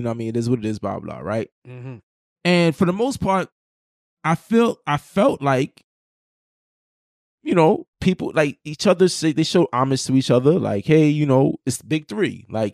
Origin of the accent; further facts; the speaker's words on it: Jamaica; I have mad family in Toronto. I'm Jamaican.